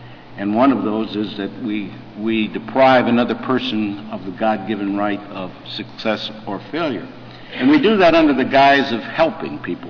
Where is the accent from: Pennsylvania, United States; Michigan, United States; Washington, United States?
Michigan, United States; As John said, I grew up in Michigan and not that far from here. In southern Michigan, closer to Detroit.